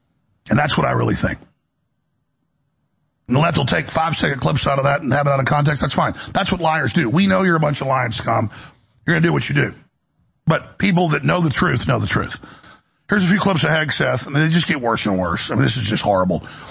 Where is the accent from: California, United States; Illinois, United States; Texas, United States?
Texas, United States; Dallas; now in Austin, United States; You know, I moved down here from Dallas in high school.